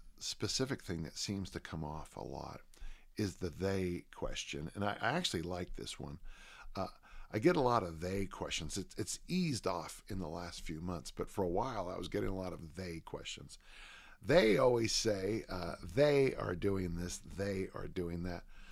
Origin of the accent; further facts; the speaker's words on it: South San Francisco, California, United States; And when I grew up in South San Francisco, the hose water was so hot in the summer